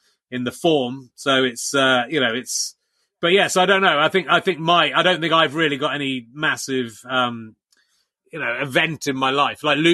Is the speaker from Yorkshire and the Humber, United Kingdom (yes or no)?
no; South West England, United Kingdom; born or raised there